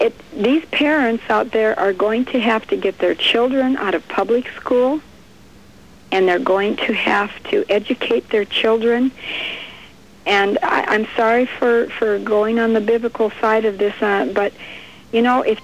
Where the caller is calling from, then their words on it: Eau Claire, Wisconsin, United States; Here, I'm calling you from Eau Claire.